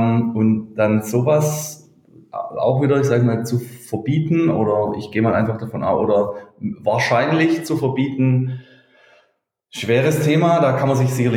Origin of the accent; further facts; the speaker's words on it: Baden-Württemberg, Germany; Und da ich selber aus einer Region komme, hier bei uns in Süddeutschland, aus dem völlig unbekannten, dem einen oder anderen, mag ich es was sagen, Hohenlohe-Kreis, ein bisschen ländlicher Bereich